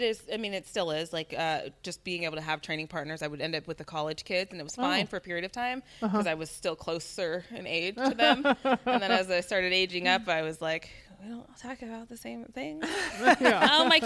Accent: Santa Clarita, California, United States; Southern California. I'm from Santa Clarita Valley, and it's just a small town right outside, of LA, I guess you'd say.

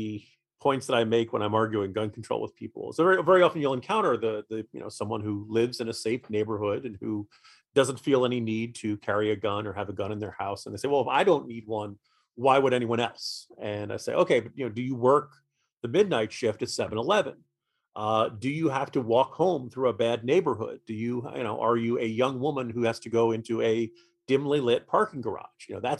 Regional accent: New Jersey, United States; I grew up in New Jersey, pretty much we got the New York papers and New York television stations.

